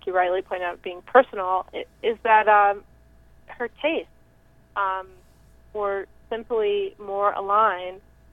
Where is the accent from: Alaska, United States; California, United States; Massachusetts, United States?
California, United States; this feeling that something has been taken away from me as Californian by change or by immigration